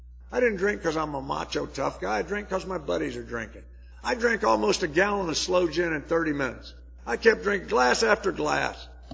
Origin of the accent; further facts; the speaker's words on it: Danville, Illinois, United States; I grew up in the Midwest in Danville, Illinois, and I had that great childhood